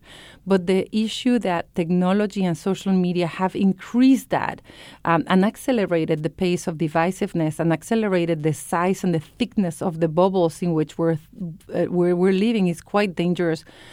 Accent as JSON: {"language": "English", "town": "Miami", "region": "Florida", "country": "United States", "said": "As a fact, I'm Cuban from Miami, which is different than Cuban from Chicago and so on."}